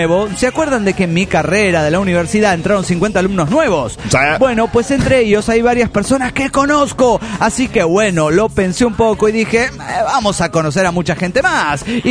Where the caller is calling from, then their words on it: Delta, Colorado, United States; de Delta, Colorado.